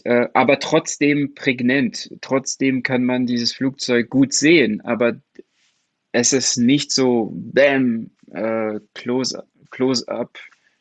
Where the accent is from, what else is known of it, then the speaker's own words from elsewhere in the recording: France; German is a second language; Also remember, ich bin Franzose und Comics sind sehr groß in Frankreich.